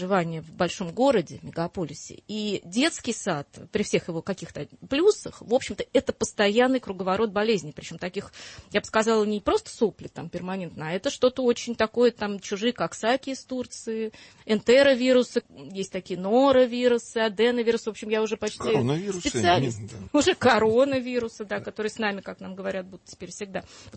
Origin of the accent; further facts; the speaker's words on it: Moscow, Russia; и я коренная москвичка, и город свой люблю.